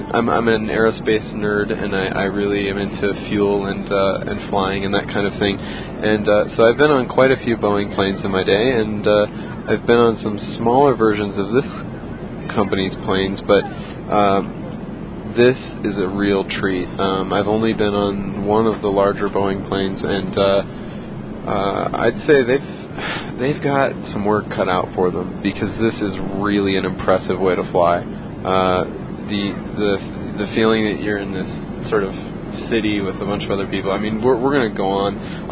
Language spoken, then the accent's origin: English; Seattle, Washington, United States; I grew up in Seattle, and still live there.